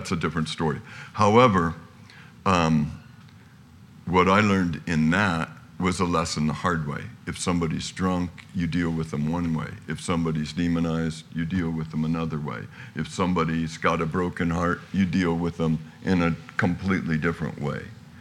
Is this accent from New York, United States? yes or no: no; Terra Linda, California, United States; There's a huge crowd of kids, all from San Rafael. We're from Terra Linda.